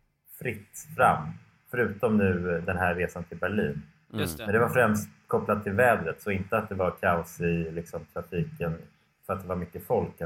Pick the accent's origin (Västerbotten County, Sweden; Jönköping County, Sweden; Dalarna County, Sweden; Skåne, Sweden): Skåne, Sweden; Helsingborg; Ja, vi kommer från Helsingborg.